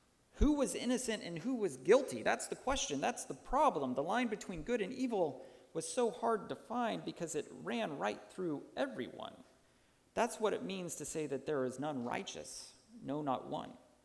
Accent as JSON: {"language": "English", "region": "Texas", "country": "United States", "tie": "born or raised there", "said": "My dad grew up in New Jersey, but I grew up in Texas"}